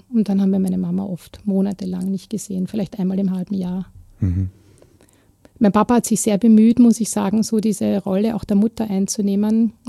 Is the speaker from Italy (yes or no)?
no; Vienna, Austria; ich bin ja in Wien aufgewachsen, im Randbezirk, im 19. Bezirk. Meine Familie kommt eigentlich aus Klosterneuburg.